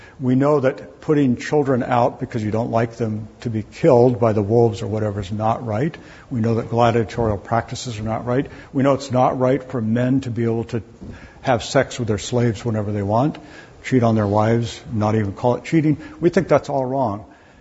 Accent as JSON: {"language": "English", "region": "California", "country": "United States", "said": "So like I said, I come from California, so very blue, crazy blue."}